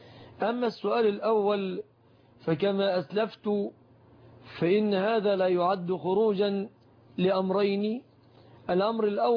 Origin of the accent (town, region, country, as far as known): Egypt